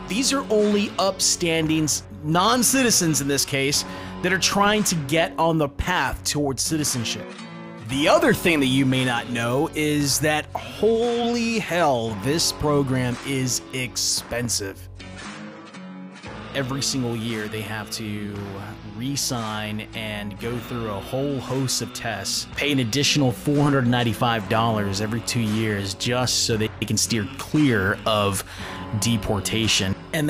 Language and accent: English; United States; born there; Those of us that were actually born in the United States.